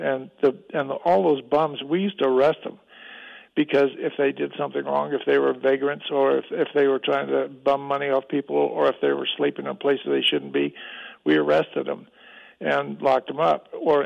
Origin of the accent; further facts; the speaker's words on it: Nevada, United States; I grew up on a cattle ranch in Nevada. My family's been here for 171 years. And I grew up in Nye County out between Tonopah, about halfway between Tonopah and Ely.